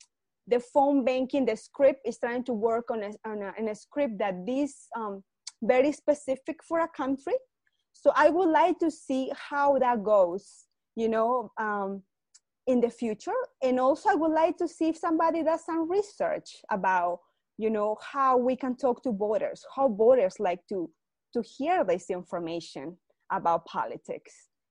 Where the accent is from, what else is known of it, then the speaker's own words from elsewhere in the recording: Peru; I'm a teacher, I'm a mom, I'm an immigrant, you know, hey, you know, I am from Peru.